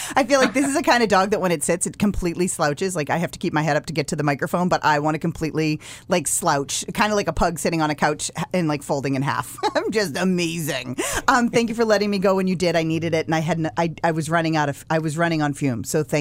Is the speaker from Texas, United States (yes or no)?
no; Massachusetts, United States; And I grew up in Massachusetts